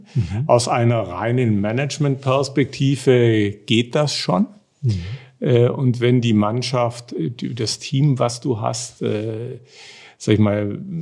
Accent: Southern Germany, Germany; now in Munich, Germany; Ich bin gebürtig in Süddeutschland aufgewachsen, im Dreieck Nürnberg-Ulm-München und habe die längerfristigste Perspektive dann in München gefunden.

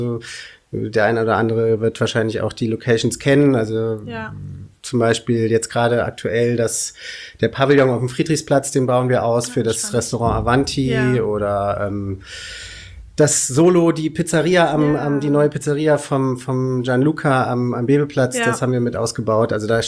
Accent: Kassel, Hesse, Germany; born there; komme auch gebürtig aus Kassel

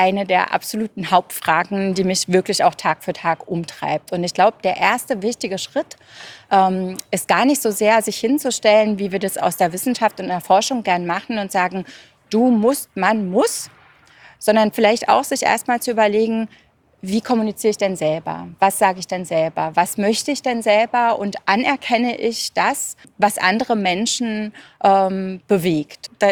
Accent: Berlin, Germany; now in Vienna, Austria

